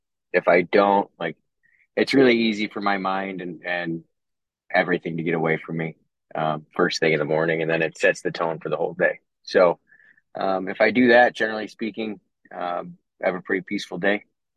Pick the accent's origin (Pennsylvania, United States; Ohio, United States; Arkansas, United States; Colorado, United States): Ohio, United States; Cleveland; born there; And I was born in a city, I guess it's probably I was born in Cleveland.